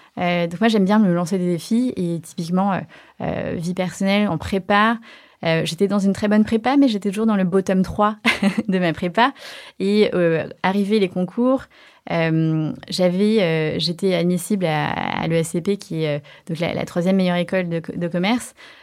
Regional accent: Saint-Étienne, Auvergne-Rhône-Alpes, France; also born or lived in China; Alors moi, je suis née en Chine, dans une petite ville de quelques millions d'habitants qui s'appelle Chenzhou.

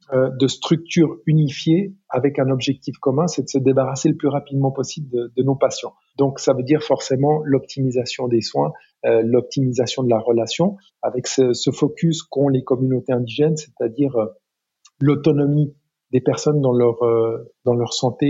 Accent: Lausanne, Vaud, Switzerland; je suis originaire de Lausanne, c'est peut-être 200 000 habitants, 250 000.

